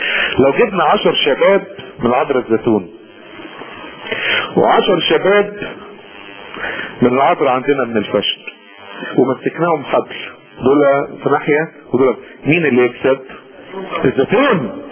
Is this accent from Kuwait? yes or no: no; Upper Egypt, Egypt; او حاجات كده عندنا في الصعيد لا